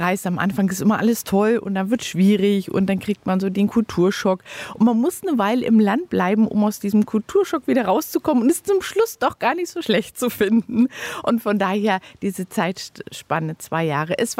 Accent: Reckahn, Brandenburg, Germany; Ja, gebürtig kommen wir eben hier aus dem Havelland. Ich aus Reckahn, einem Dorf bei Brandenburg an der Havel, bin dort zur Schule gegangen.

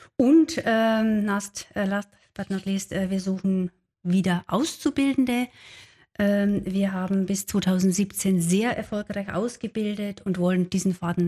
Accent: Bavaria, Germany; Und wie Sie hören, ich komme aus Bayern, ja, das war noch in Bayern

